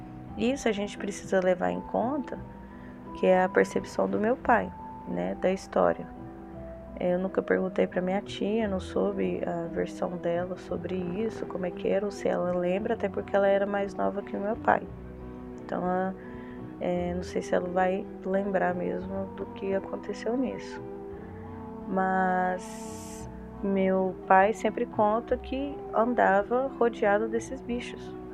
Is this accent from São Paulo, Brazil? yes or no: yes; São Paulo, Brazil; eu tenho 30 anos, eu sou do interior de São Paulo